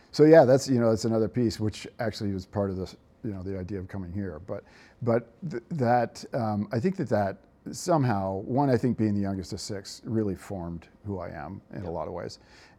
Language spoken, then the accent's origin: English; Vermont, United States; also born or lived in Western Massachusetts; So really the majority of my existence on earth has been in New England. So I grew up in Vermont and spent 20 years in Western Massachusetts, which is really very much like Vermont. It's rural.